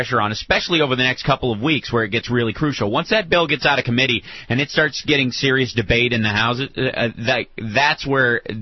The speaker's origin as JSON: {"language": "English", "town": "Peaks Mill", "region": "Kentucky", "country": "United States", "tie": "born or raised there", "said": "I grew up in Peaks Mill, Kentucky. One road, 46 people."}